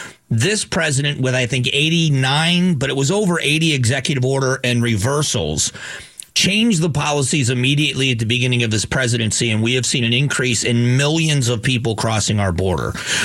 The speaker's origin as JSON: {"language": "English", "region": "Florida", "country": "United States", "tie": "born or raised there", "said": "where I grew up in Florida, I was in Southwest Florida on the Gulf of Mexico"}